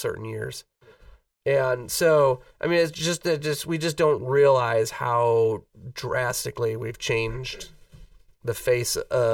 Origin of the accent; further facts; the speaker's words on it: Midland, Michigan, United States; so I'm from Midland, Michigan, home of Dow Chemical.